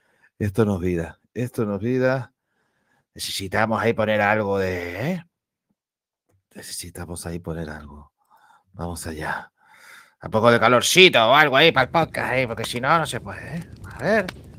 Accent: Canary Islands, Spain; Canarios somos, canarios seremos

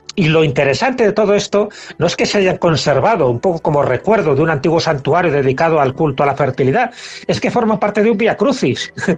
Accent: León, Castile and León, Spain; esto es algo muy curioso y que tiene que ver con mi tierra, con León.

